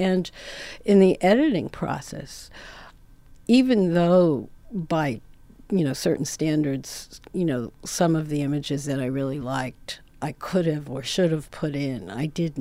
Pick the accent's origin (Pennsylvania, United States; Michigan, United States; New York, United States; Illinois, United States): New York, United States; Brooklyn; Because I'm from Brooklyn and we could just talk all day.